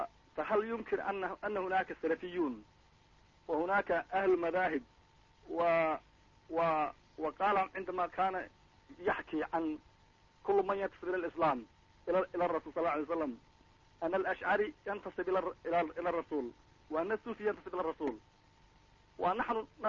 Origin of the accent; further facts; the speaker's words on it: Somalia; من الصومال.